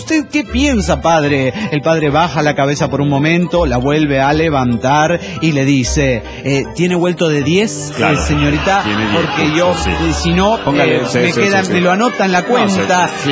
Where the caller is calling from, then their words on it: Chiapa de Corzo, Chiapas, Mexico; de Chiapa de Corzo, México.